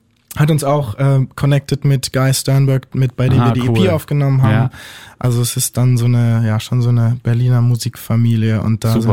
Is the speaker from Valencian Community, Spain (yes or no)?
no; Balearic Islands, Spain; mein Vater ist Spanier, ich bin auf Mallorca aufgewachsen und bin da oft.